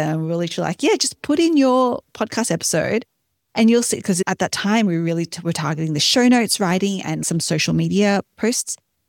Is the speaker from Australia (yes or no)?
yes; Australia; moved away as an adult; now in United States; I'm based in Texas now. I grew up in Australia.